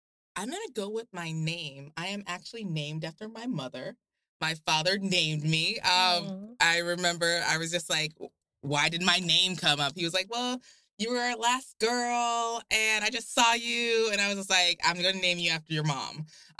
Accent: Portland, Oregon, United States; born there; I was born at Emmanuel Hospital, so.

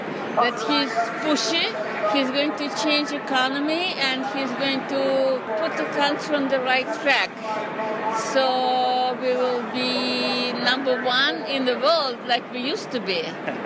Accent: Russia; moved away; I came from Russia.

